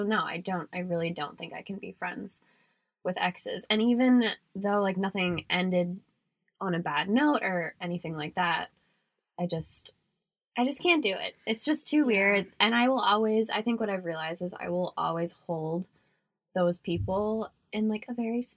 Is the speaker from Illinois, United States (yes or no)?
no; Maine, United States; I was back in Maine at my hometown